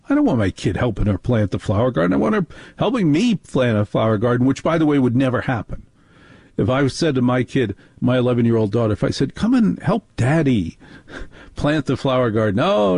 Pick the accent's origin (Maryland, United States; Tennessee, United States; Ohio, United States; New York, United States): New York, United States; Manhattan; I don't know how to say it because I am from Manhattan. In Manhattan, all of these unspoken rules were taken care of.